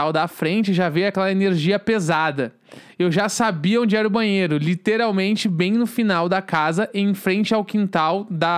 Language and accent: Portuguese; Osório, Rio Grande do Sul, Brazil; eu sou de Osório. Osório é muito foda.